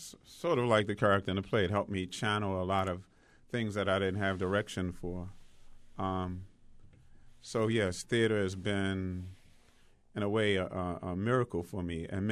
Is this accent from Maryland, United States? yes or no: yes; Turner Station, Maryland, United States; Yeah, I grew up in Turner Station, which is at the other end of Dundalk, and I had never seen a play until I was actually in a play.